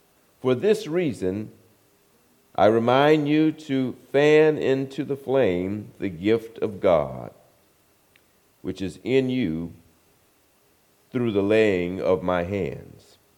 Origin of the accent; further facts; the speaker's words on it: Brooklyn, New York, United States; I am from Brooklyn, New York.